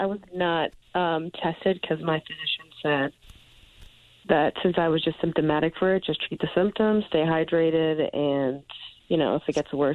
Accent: New York, United States; I am from New York, so it's literally everywhere here.

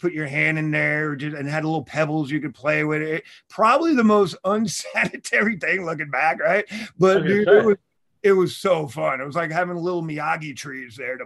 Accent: Levittown, New York, United States; So my family's from Brooklyn, but I grew up on Long Island. So I grew up in Levittown, Wontaw.

